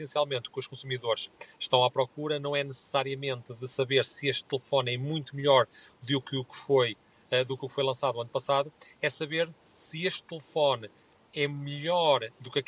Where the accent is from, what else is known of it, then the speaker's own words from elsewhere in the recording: Portugal; moved away; nós como portugueses sentimos-nos bastante orgulhosos